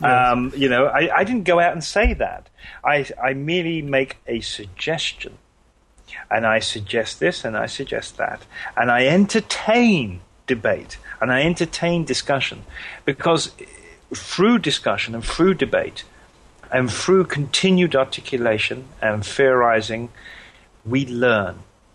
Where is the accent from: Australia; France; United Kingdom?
United Kingdom; I mean, me being a Brit, you know, and you know me, I'm very, very royalistic.